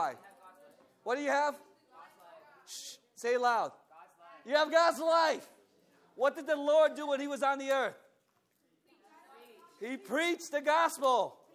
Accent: Connecticut, United States; Guess where I'm from? Well, I'm from Connecticut. Well, I'm from Connecticut.

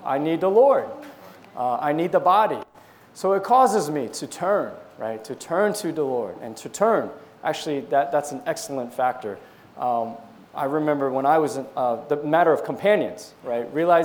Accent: New Jersey, United States; And you all know I grew up in New Jersey.

